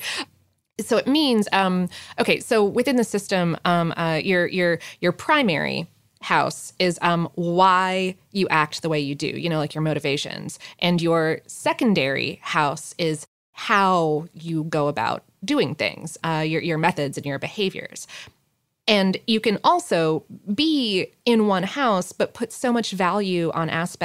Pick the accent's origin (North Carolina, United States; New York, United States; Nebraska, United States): Nebraska, United States; Omaha; now in Lincoln, United States